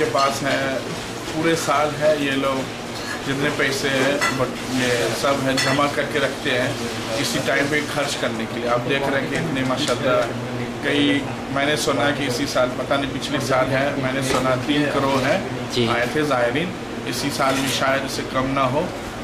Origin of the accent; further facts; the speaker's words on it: Taunggyi, Shan State, Myanmar; میرا شہر ہے یہ ٹونگجی ہے.